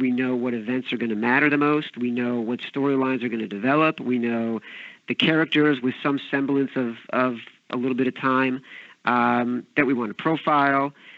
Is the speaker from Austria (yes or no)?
no; Illinois, United States; You know, the Cubs were in the World Series last year, and I grew up outside Chicago.